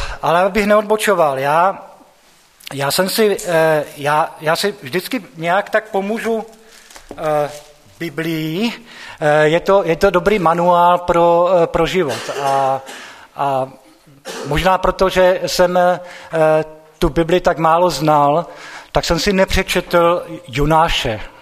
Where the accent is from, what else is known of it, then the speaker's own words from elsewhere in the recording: Třinec, Moravian-Silesian Region, Czechia; moved away as an adult; now in Slovakia; a jsem rodákem z Třince. I když Třinec jsem opustil v podstatě po maturitě a od té doby jsem žil a pracoval na Slovensku.